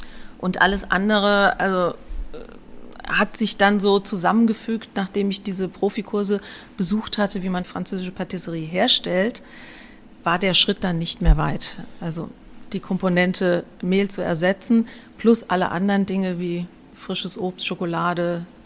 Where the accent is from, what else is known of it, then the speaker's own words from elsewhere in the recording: Saarbrücken, Saarland, Germany; Ich bin in Saarbrücken aufgewachsen. Bei uns gab es jedes Wochenende Patisserie aus Frankreich.